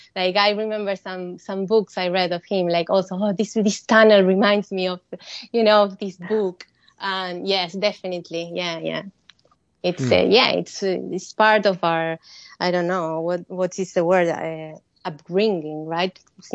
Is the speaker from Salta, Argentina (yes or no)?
yes; Salta, Argentina; English is a second language; moved away as an adult; also born or lived in Buenos Aires; I grew up in Salta. I moved to Buenos Aires, which is quite far. It's, I think, 900 miles, like 2 hours by plane, right? It's very far away.